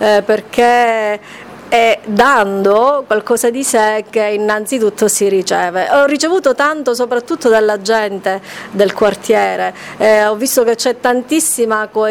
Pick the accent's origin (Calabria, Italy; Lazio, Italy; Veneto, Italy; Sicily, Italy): Sicily, Italy; Caltanissetta; La mia voglia di lasciare parte di me come contributo alla mia terra e a Caltanissetta in genere è stato talmente forte